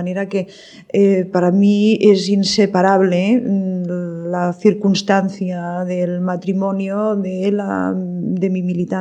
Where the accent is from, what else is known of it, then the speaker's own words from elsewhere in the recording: Barcelona, Catalonia, Spain; ya nací en Barcelona y en Barcelona he vivido toda mi vida y en Barcelona me he hecho. Yo puedo decir que Cataluña me ha hecho.